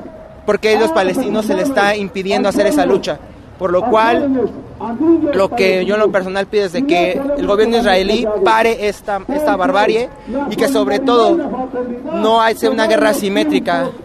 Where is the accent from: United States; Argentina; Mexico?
Mexico; Nosotros lo único que podemos hacer como mexicanos es impulsar al gobierno